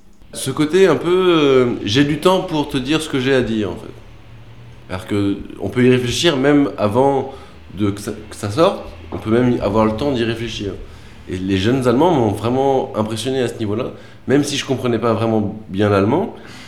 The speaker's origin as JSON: {"language": "French", "region": "Brittany", "country": "France", "said": "Je me suis dit, c'est marqué sur ma tête que je suis breton alors que j'essaie de me cacher, tu vois."}